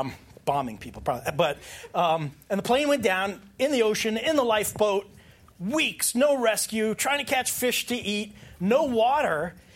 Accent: Long Island, New York, United States; Now, I grew up on Long Island. Long Island's pretty flat.

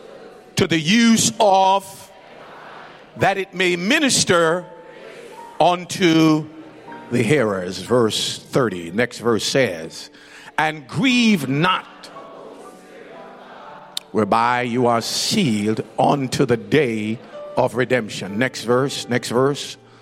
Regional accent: Clarendon, Jamaica; I say, I'm from South Clarendon, Jamaica. But I got a little Alabama in me.

